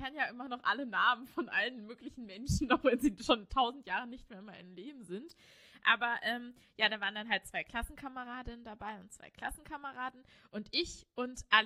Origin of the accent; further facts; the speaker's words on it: Ilmenau, Thuringia, Germany; Ich bin ja in Ilmenau aufgewachsen. Das ist 50 Kilometer von Erfurt weg.